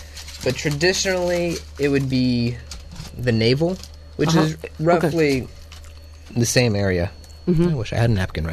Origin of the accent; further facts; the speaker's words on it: Las Vegas, Nevada, United States; I'm originally from Las Vegas.